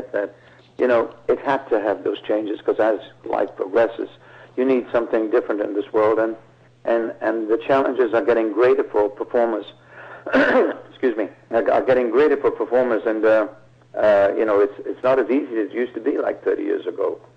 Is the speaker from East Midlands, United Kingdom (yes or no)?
yes; Leicester, East Midlands, United Kingdom; the University of my hometown in Leicester.